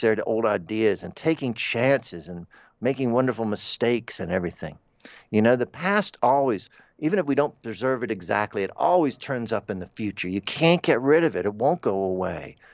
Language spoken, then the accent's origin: English; Florida, United States; I'm Florida.